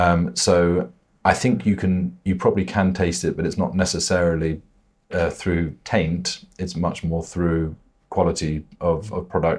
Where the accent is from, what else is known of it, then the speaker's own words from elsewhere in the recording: Scotland, United Kingdom; And whiskey, I'm very partial, growing up in Scotland, a good whiskey as well